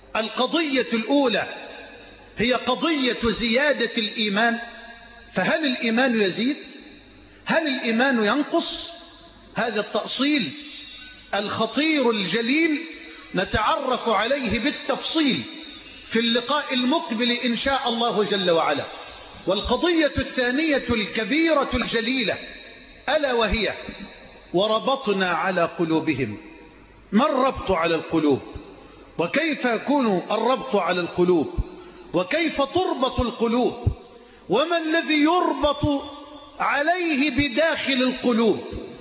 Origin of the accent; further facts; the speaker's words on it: Egypt; بلدنا مصر